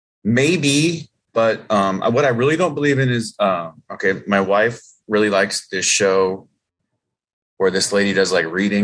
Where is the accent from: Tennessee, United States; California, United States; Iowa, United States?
Iowa, United States; Waterloo; Iowa, Waterloo, Iowa.